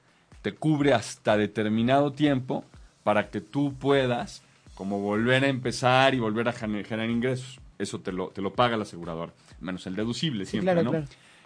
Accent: Catalonia, Spain; now in Mexico; y te lo dice un catalán, yo soy catalán

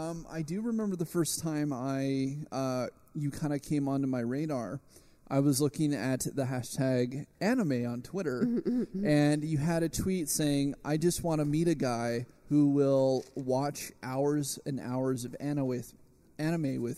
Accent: Seattle, Washington, United States; That is where I'm from.

